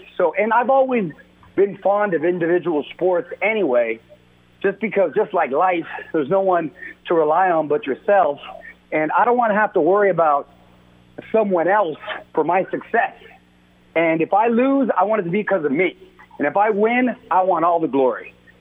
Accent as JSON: {"language": "English", "town": "Chula Vista", "region": "California", "country": "United States", "tie": "born or raised there", "said": "You know, originally I was born in San Diego. I'm from Chula Vista. I'm a border town kid."}